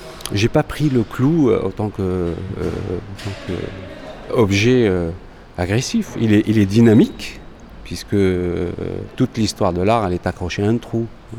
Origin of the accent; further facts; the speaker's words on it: Algeria; moved away; Je suis venu d'Algérie avec une culture très très forte, qui est une culture de poésie et d'écriture, et de théâtre et de musique.